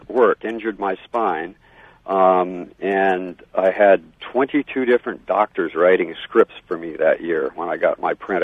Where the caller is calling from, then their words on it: Maui, Hawaii, United States; I'm calling from Maui.